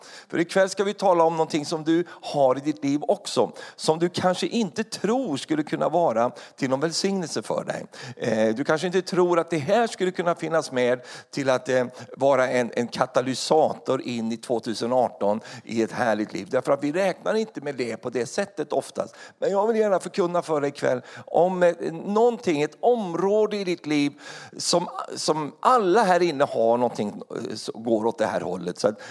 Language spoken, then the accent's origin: Swedish; Sweden; Jag har vuxit upp i inlandet i Sverige, och där gick vi inte att fiska så mycket.